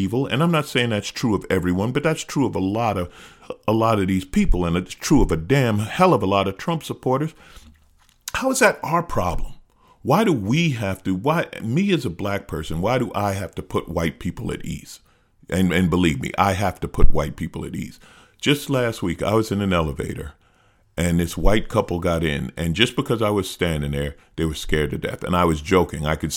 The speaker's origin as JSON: {"language": "English", "region": "New York", "country": "United States", "tie": "born or raised there", "said": "I'll always love that I grew up in New York."}